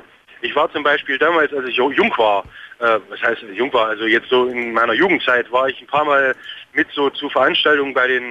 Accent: East Germany, Germany; Also ich bin in der DDR groß geworden

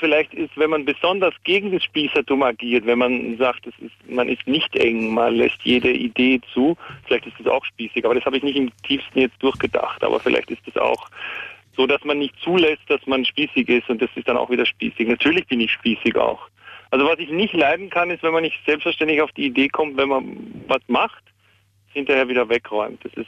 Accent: Austria; now in Berlin, Germany; Naja, ich bin ja kein Deutscher, ne? Ich bin ja Österreicher und bin hierher gekommen 1989.

